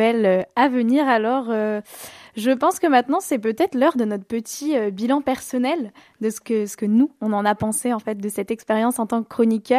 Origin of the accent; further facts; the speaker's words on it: Bourgogne-Franche-Comté, France; born there; je trouve qu'on a acquis beaucoup de connaissances sur la Bourgogne. Et pourtant, c'est ma région natale